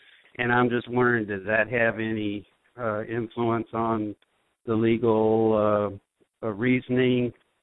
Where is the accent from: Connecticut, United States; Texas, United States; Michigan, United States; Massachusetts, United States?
Texas, United States; I'm from Texas.